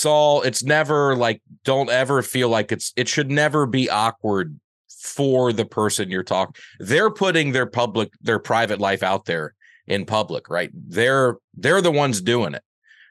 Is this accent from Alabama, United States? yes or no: yes; Alabama, United States; now in Tennessee, United States; And then I say, I'm from Alabama and I live in Tennessee.